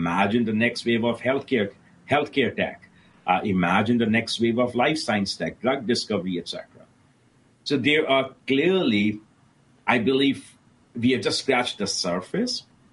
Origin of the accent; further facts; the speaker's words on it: Midwest, United States; I'm from the Midwest. I stay close to Notre Dame.